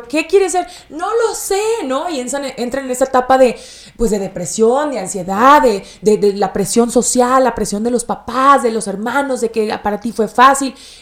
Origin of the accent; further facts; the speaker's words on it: San Luis Potosí, Mexico; yo soy de provincia, yo sí. Soy de San Luis Potosí, entonces traía ya muchos acuerdos, ¿no?